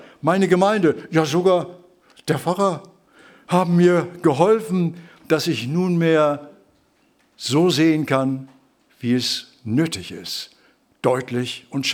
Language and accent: German; Lübeck, Schleswig-Holstein, Germany; Ich bin in Lübeck zur Schule gegangen.